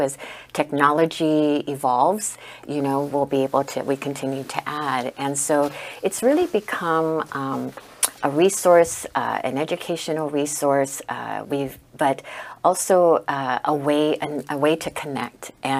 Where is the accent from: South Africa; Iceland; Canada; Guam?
Guam; as I was growing up in Guam, going to school, we learned a lot about American, U.S. history